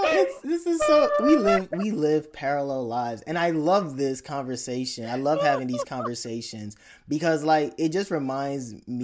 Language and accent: English; Nigeria; Yeah, I was born there. But even there, like, the thing was, even growing up in Nigeria